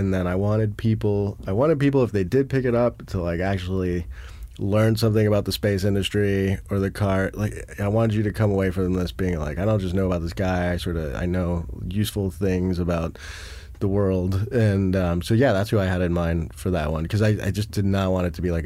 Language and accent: English; South Africa; hey, I'm from South Africa, too.